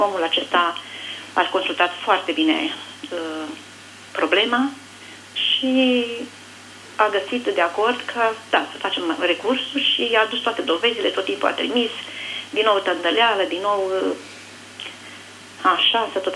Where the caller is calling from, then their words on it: Brașov, Brașov County, Romania; Da, sunt de la Brașov